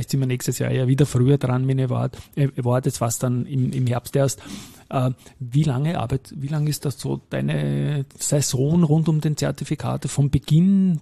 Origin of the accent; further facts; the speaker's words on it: Austria; als Österreicher, hat man es ja relativ leicht